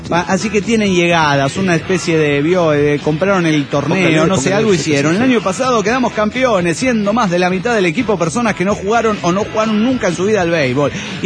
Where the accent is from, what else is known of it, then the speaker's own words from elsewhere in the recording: Tijuana, Baja California, Mexico; de Tijuana, Baja California.